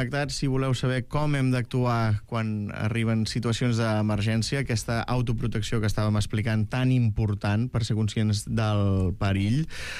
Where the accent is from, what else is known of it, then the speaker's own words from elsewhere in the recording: Catalonia, Spain; Jo soc del Maresme